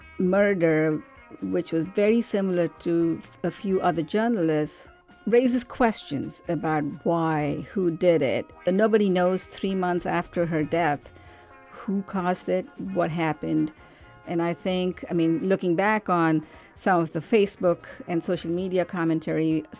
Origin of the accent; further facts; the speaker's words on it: Bangalore, Karnataka, India; now in Fremont, United States; I grew up in Bangalore in India